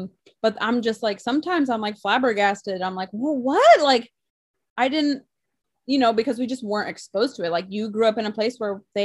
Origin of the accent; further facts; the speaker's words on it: California, United States; We are from California. We're from a melting pot area.